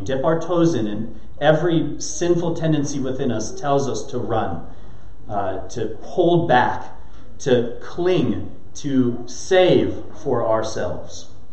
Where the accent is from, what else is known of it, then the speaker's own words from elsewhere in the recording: West Coast, United States; I'm from the West Coast. You're supposed to say shore, right? I'll belligerently remain a child of the Pacific Ocean and call it the beach.